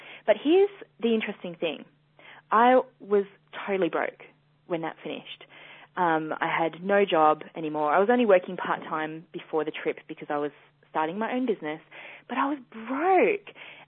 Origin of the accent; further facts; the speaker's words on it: Australia; you might know that I'm Australian, or my accent might come as a complete shock to you